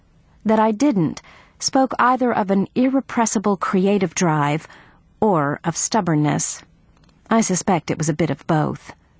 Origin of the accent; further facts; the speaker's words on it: Middle River, New Hampshire, United States; I am from Middle River. Middle River is a small town in northern New Hampshire that, true to its name, sits on a river